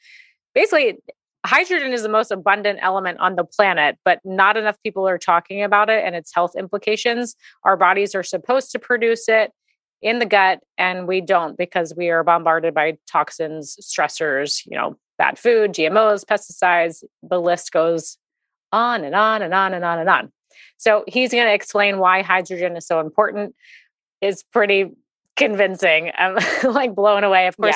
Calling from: Maryland, United States; I am tuning in from Maryland

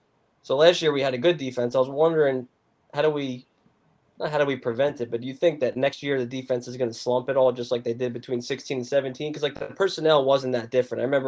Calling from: Highlands, New Jersey, United States; Highlands, New Jersey.

